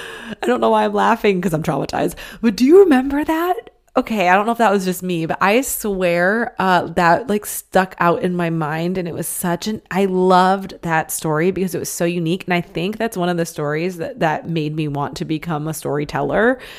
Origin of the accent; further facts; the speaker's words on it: Michigan, United States; moved away as an adult; now in Los Angeles, United States; I grew up in Michigan, and a lot of my gifts I developed, you know, as early as 14 when I crossed over my first ghost.